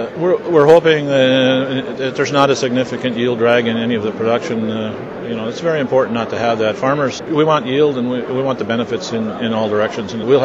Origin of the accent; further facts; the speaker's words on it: Northwood, North Dakota, United States; I'm from Northwood, North Dakota.